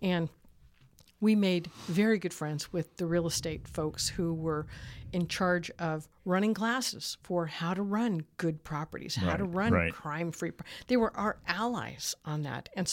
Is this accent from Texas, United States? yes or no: no; San Francisco, California, United States; No, I grew up in San Francisco. My parents grew up in San Francisco, and my father moved four blocks from the day he was born. And so we didn't move much.